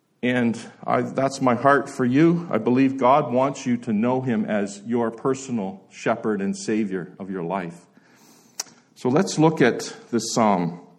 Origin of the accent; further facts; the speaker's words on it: New Brunswick, Canada; So I was brought up in New Brunswick, a family of five brothers, one sister, seven of us.